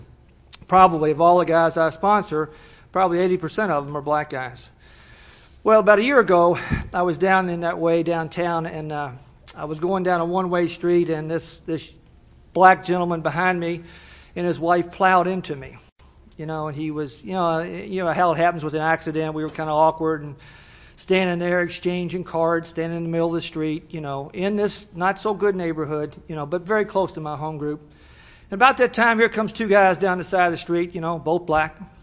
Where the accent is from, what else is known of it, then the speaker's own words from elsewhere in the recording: Louisville, Kentucky, United States; I'm from Louisville, Kentucky.